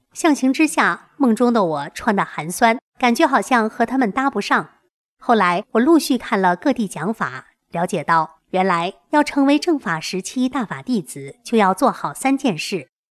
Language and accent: Chinese; Taiwan; 他不太友善地问我是不是日本人，因为感觉我像日本人。我说我是台湾人。